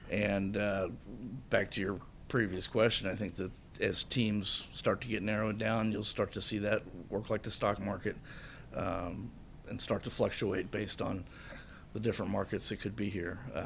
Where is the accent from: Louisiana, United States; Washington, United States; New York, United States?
Louisiana, United States; New Orleans; I came from New Orleans, where for 25 years, major event would come.